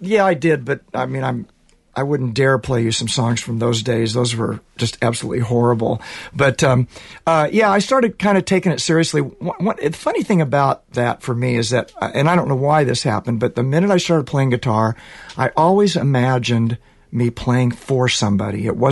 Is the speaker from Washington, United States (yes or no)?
no; Kansas City, Missouri, United States; I grew up in Kansas City, Missouri. Just your basic Midwestern kid that picked up a guitar when he was 14 years old listening